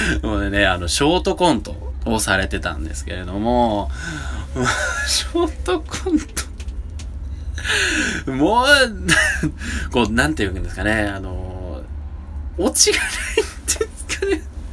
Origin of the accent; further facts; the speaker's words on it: Nagoya, Aichi, Japan; 名古屋市、私の地元にある